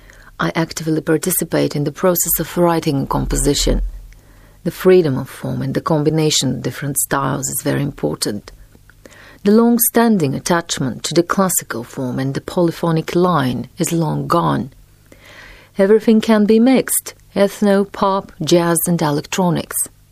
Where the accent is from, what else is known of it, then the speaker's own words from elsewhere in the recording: Varna, Varna Province, Bulgaria; applied with the music school in my hometown of Varna in the percussions class.